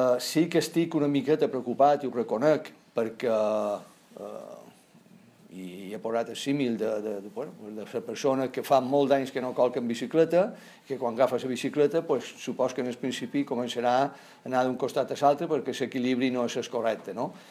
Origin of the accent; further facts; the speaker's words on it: Balearic Islands, Spain; aquí a Son Moix, com a mallorquí, a Palma